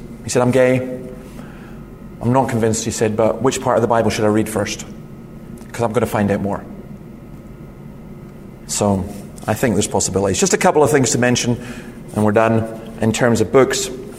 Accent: Scotland, United Kingdom; probably even being Scottish comes above my sexuality and my identity.

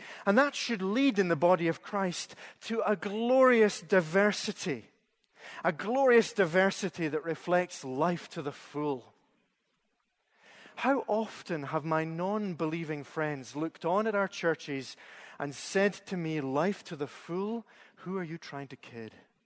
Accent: Scotland, United Kingdom; And I wish, as a Scotsman, I had a pound for every time I'd heard that comment.

